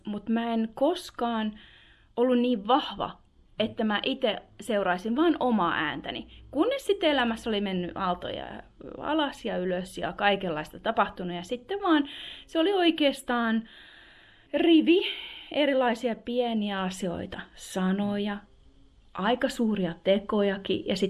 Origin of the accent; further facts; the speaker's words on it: Jokioinen, Tavastia Proper, Finland; now in Australia; ja vaikka se on tosi erilaista kuin jos ajattelee joku jokioinen, mistä mä olen kotoisin Suomessa